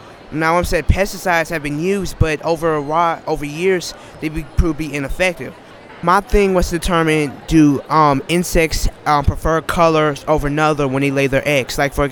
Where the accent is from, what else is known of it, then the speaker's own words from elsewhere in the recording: Atlanta, Georgia, United States; I'm from Atlanta, Georgia, United States